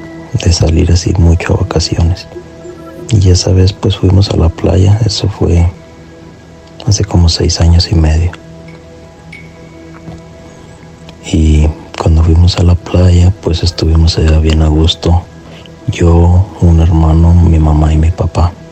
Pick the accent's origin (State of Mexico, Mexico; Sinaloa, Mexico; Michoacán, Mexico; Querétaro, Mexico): Michoacán, Mexico; soy de Michoacán y quería contarles mi relato.